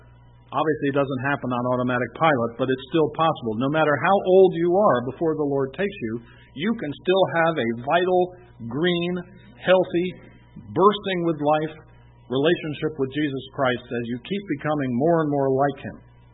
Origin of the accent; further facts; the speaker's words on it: New Jersey, United States; I imagine if I went down there, he'd ask for a toll, because I'm from New Jersey.